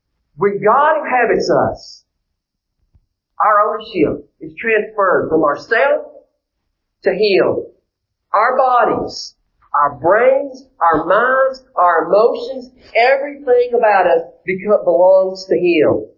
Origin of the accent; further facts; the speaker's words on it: Loretto, Tennessee, United States; I'm from Lawrence County, Tennessee. Actually, I'm from Loretta, Tennessee. But growing up in Loretta, when we went shopping, we went to Lawrenceburg.